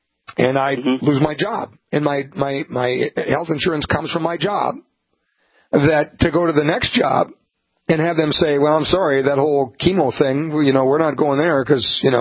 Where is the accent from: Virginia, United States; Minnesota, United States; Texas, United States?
Minnesota, United States; Montevideo; when we grew up on Lake Minnewaska, and we'd go there for a ice cream cone at the DQ on the way home to Montevideo.